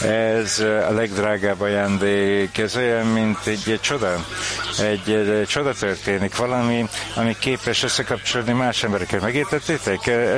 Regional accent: Israel; én Kibuszból jövök, és ez annak ellenére, hogy ez nincs messze innen, ez olyan, mint hogyha egy másik bolygó lenne. Én úgy nőttem föl egy ilyen buborékban, mint hogyha minden tökéletes lenne, zöld mezők, a napsütés

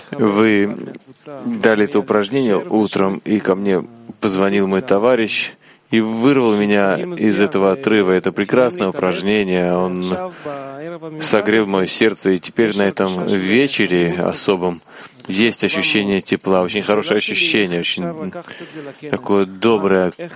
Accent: Rishon LeZion, Central District, Israel; Я из Ришон-ЛеЦионом

